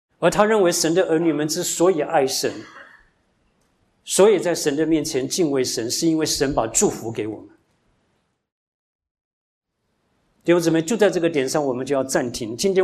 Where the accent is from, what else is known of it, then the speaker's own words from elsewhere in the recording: China; 所以我们中国人是很厉害的，写这个苦是三个十字架压在一个口上面